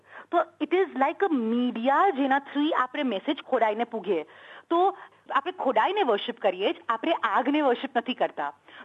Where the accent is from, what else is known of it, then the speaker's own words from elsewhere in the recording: Pakistan; moved away as an adult; now in Sydney, Australia; હું ઓરિજિનલી પાકિસ્તાનની છું ને હું 2 વર્ષ થયા સિડનીમાં છે.